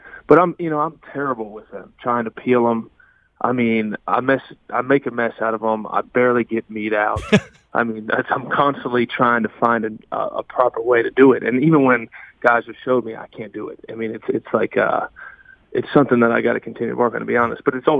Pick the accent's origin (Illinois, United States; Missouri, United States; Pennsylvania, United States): Pennsylvania, United States; Because, you know, I grew up in Pennsylvania, never touched crawfish growing up.